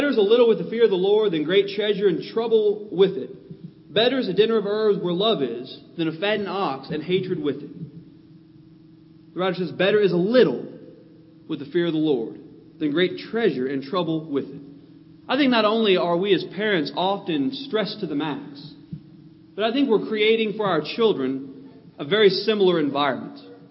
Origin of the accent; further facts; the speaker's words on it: Louisville, Kentucky, United States; You know, I'm from the big city. I'm from Louisville, and I'm used to a very fast-paced way of life.